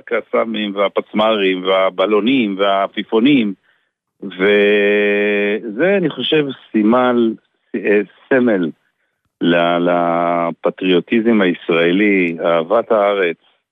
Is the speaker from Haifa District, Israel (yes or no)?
no; Beersheba, Southern District, Israel; אנחנו במשפחה מבאר שבע, אגב, גדלנו באותה שכונה שגלעד גדל.